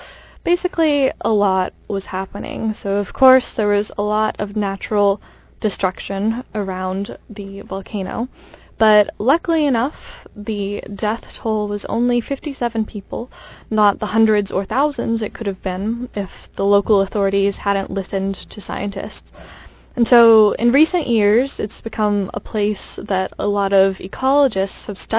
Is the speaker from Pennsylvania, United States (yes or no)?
no; Seattle, Washington, United States; So, like, I'm from Washington State, I'm from Seattle, and so it's something that I grew up hearing about.